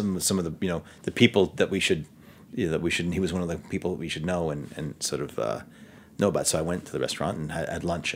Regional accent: Brooklyn, New York, United States; now in Manhattan, United States; I'm from Brooklyn and I've lived in Manhattan since college.

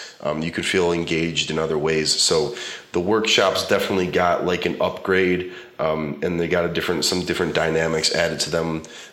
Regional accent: Cleveland, Ohio, United States; but yeah, I'm from Cleveland.

